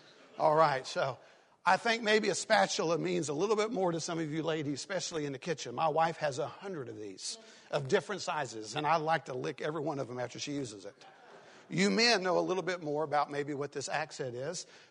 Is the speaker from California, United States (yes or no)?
no; Tennessee, United States; Hey, I'm from East Tennessee.